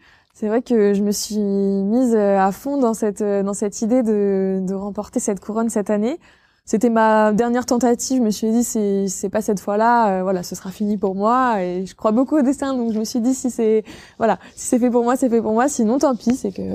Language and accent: French; Villedieu-les-Poêles, Normandy, France; now in Caen, France; moi je suis originaire de Villedieu-les-Poêles à la base, mais je suis venue sur Caen pour mes études, donc pour rentrer à la fac de droit de Caen.